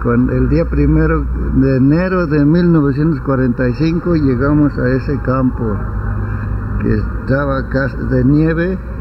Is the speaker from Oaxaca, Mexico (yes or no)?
no; Zacatecas, Mexico; aquí de mi pueblo no había salido, como yo soy del estado de Zacatecas, de un pueblillo allí. Chico, pues no salíamos para nada.